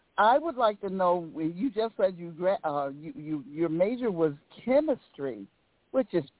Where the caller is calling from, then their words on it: St. Louis, Missouri, United States; I'm calling from St. Louis, Missouri.